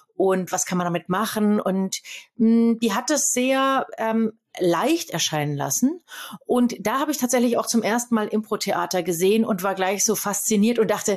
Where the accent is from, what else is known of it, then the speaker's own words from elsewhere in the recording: Meiningen, Thuringia, Germany; Ich bin in Meiningen geboren und in der Nähe von Meiningen aufgewachsen.